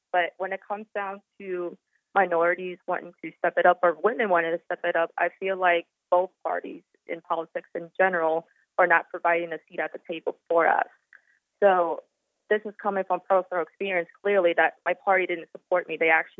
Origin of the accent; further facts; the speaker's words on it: Whitehall, Ohio, United States; now in Reynoldsburg, United States; So I'm a native of Whitehall, Ohio, and my new hometown these last recent years was Reynoldsburg, Ohio.